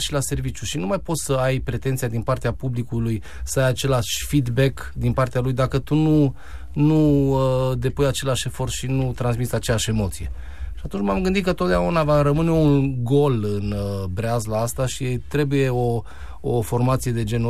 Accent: Baia Mare, Maramureș County, Romania; also born or lived in Cluj; Pe vremea aceea eram în Cluj. Eu de origine sunt din Baia Mare și am ales Clujul pentru că era o distanță mult mai mică

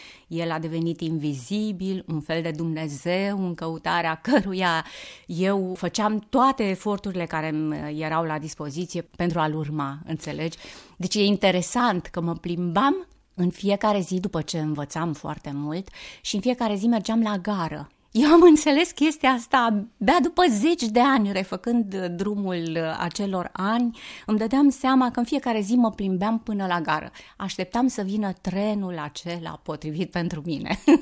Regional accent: Reșița, Caraș-Severin, Romania; Da, m-am născut la Reșița, bănățeancă.

